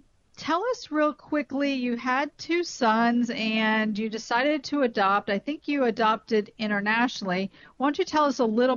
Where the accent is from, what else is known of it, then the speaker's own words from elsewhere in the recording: Florida, United States; Even in my home state of Florida, we get below 70 sometimes, which is really great